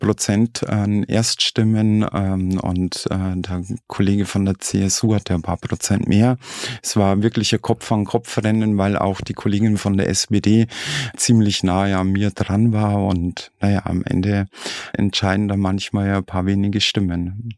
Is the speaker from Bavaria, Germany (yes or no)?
yes; Bavaria, Germany; accent: Lower Bavarian; ich bin Niederbayerin, ich rede Dialekt